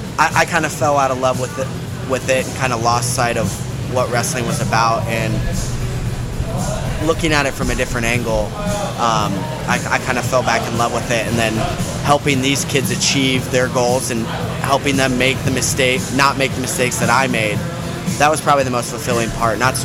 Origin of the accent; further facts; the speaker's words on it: Brandon, Florida, United States; I grew up in the Brandon program. That's right down the street.